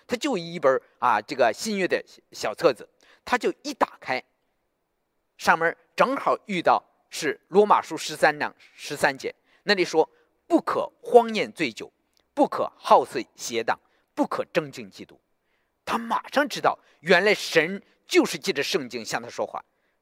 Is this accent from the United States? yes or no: no; China; 你知道我们从大陆来的人，我们的生命中根本没有神的位置